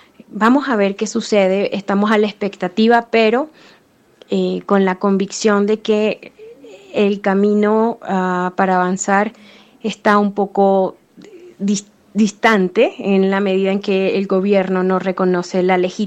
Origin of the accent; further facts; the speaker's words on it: Venezuela; now in Colombia; como venezolana en Colombia